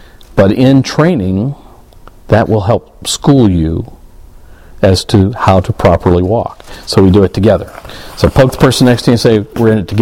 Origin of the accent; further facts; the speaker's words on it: the Carolinas, United States; Now, I grew up down south, okay? I grew up down in the Carolinas.